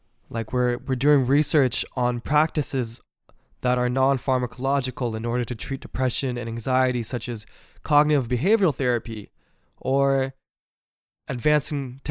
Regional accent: California, United States; You know, I'm from the Bay Area, and in the Bay Area, they pay nurses a lot.

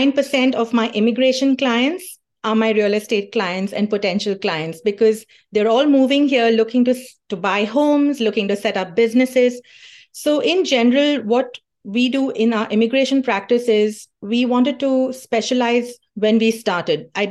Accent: Bombay, Maharashtra, India; also born or lived in Dubai; now in Canada; We were living in the Middle East. It was 18 years that we were there, but we are actually from India, from Bombay, India.

